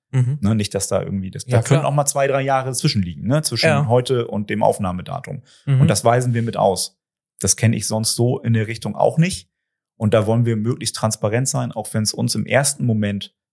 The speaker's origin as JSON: {"language": "German", "country": "Germany", "said": "ich komme aus der Nähe von Hamburg"}